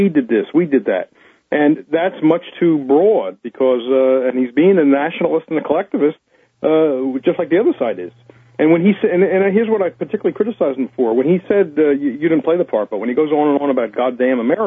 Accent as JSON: {"language": "English", "country": "United States", "tie": "born there", "said": "I love my home. I was born in the United States."}